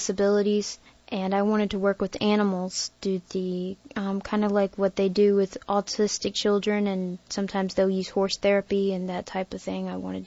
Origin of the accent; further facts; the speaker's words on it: Wilson, North Carolina, United States; I am from Wilson, North Carolina.